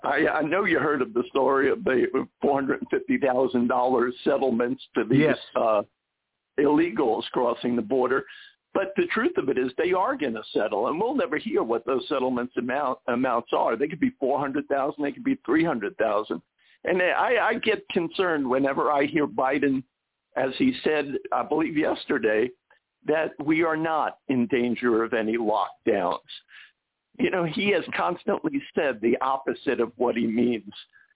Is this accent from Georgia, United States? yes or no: yes; Georgia, United States; You know, I fear for my home state of Georgia because I think overwhelmingly our citizens are conservative